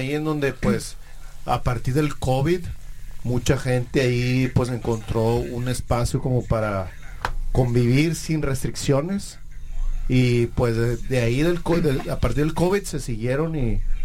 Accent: Puerto Rico; accent: Mexican; also born or lived in Puerto Escondido, Mexico; yo vengo de Puerto Rico. Aunque tengo acento así como de México porque viví ahí en Puerto Escondido. No sé, 5 o 6 años, pero pues originario de Puerto Rico.

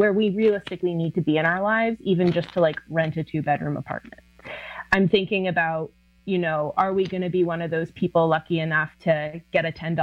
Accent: West Coast, Canada; growing up in Canada, growing up on the West Coast, having a very feminist mother, running in very progressive circles.

